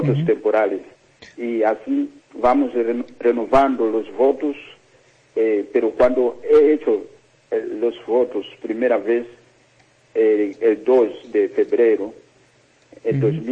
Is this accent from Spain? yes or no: no; Tete, Mozambique; Spanish is a second language; Yo soy de Mozambique, sí, el centro de Mozambique, en la provincia de Tete.